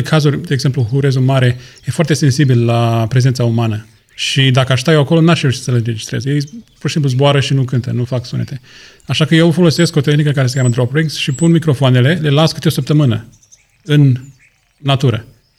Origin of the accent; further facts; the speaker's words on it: Miroslovești, Iași County, Romania; tot rădăcinile mele, toți acolo la Neamț, la Iași sunt, în Miroslovești, în satul în care am crescut